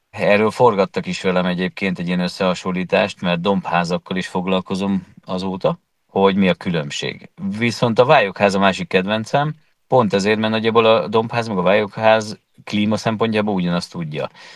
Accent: Budapest, Hungary; én alapvetően 17. kerületben születtem, és ott is éltem.

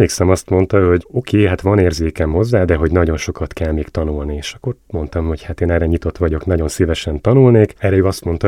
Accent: Hungary; now in Wales, United Kingdom; amikor megtudták, hogy én Magyarországról jövök

